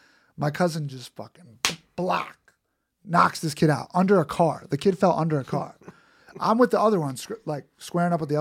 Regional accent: Queens, New York, United States; And I'm like not that tall, but like I'm from Queens.

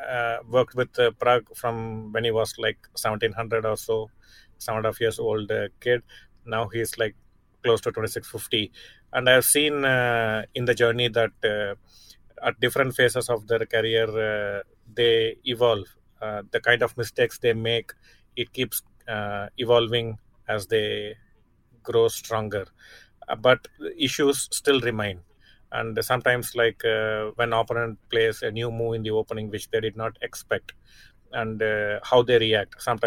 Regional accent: Chennai, Tamil Nadu, India; And it's going to happen in my hometown, Chennai.

